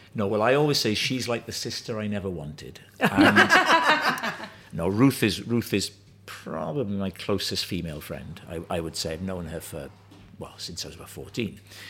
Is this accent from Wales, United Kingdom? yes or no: yes; Wales, United Kingdom; I grew up in South Wales.